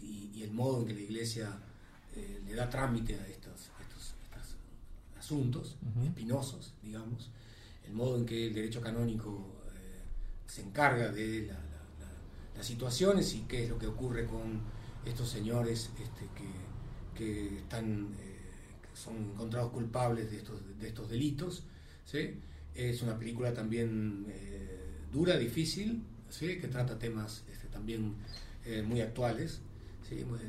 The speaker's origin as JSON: {"language": "Spanish", "region": "Montevideo", "country": "Uruguay", "tie": "born or raised there", "said": "Yo, a pesar de que viví muchos años fuera del país, crecí en Montevideo"}